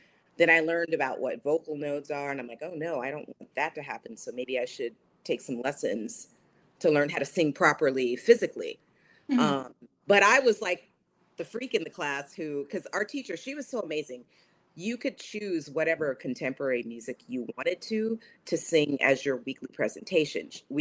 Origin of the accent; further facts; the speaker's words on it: Louisville, Kentucky, United States; I'm from Louisville, Kentucky, but I live in Brooklyn.